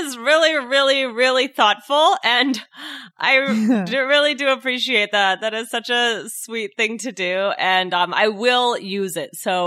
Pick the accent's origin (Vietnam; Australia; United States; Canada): Vietnam; English is a second language; I'm from Vietnam